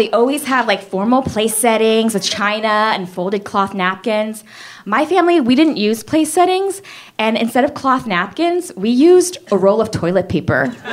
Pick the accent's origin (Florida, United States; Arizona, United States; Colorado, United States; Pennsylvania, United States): Florida, United States; Miami; So I grew up in Miami. Yeah. 305. 305 till I die. My family is Korean, and I have two younger brothers.